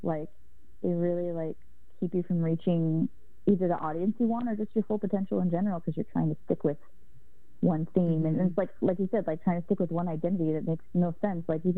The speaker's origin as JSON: {"language": "English", "region": "Oregon", "country": "United States", "tie": "born or raised there", "said": "And especially growing up in Oregon, it's like monsoon season is year round."}